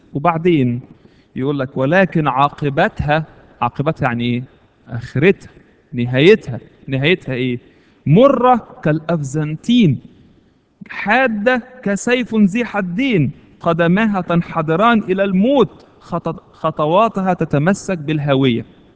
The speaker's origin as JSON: {"language": "Arabic", "country": "Egypt", "tie": "born or raised there", "said": "واحنا لما تربينا في مصر على المحافظة وتربينا على الصح والغلط والحلال والحرام"}